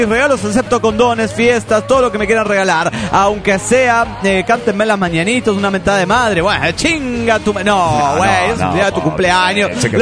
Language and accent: Spanish; Toluca, State of Mexico, Mexico; yo soy de Toluca, pero estudio en Ciudad Juárez.